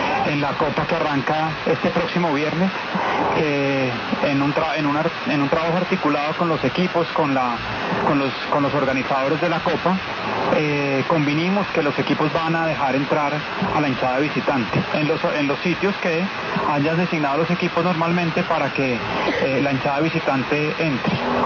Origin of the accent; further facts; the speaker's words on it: Bogotá, Colombia; como bogotanos